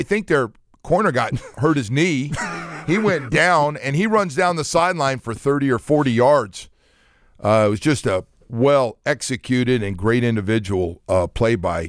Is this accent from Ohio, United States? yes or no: no; California, United States; Basement growing up in California.